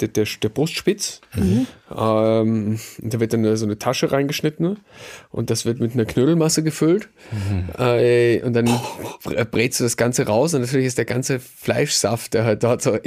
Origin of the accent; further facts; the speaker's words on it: Goldegg, Salzburg, Austria; ich bin in Stadt Salzburg geboren, als einziger in meiner Familie, um außen zu sein. Aber ich stamme ursprünglich eigentlich eine Stunde südlich von Salzburg. Das Goldeck in Pongau.